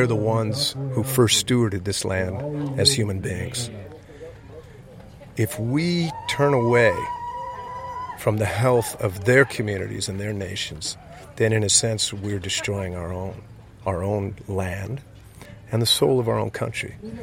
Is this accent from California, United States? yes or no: yes; San Jose, California, United States; I've born and raised in California. I go like four generations back in Northern California, in the San Jose and Bay Area region.